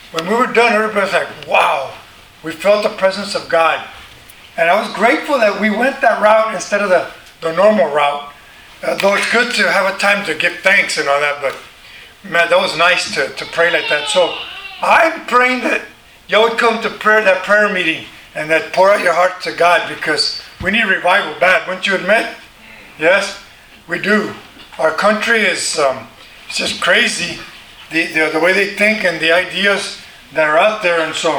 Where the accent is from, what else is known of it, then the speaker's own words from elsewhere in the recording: Galveston, Texas, United States; I grew up near Galveston Island by the ocean.